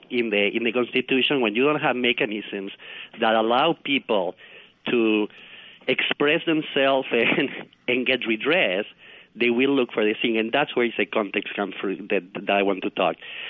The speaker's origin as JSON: {"language": "English", "country": "Argentina", "said": "That means I'm from Argentina personally"}